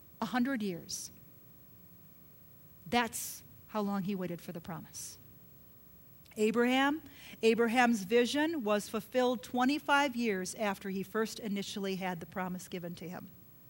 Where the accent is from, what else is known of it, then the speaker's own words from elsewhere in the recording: Milwaukee, Wisconsin, United States; But unfortunately, we're from Milwaukee, and we ought to know.